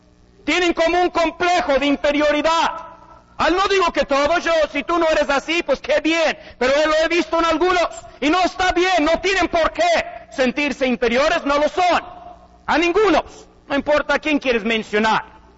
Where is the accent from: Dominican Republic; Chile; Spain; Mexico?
Mexico; Por muchos años y hasta ahorita quizá todavía me considero y me consideraba más mexicano que americano. Yo sé que no hablo así, yo sé que tengo un acento muy mal.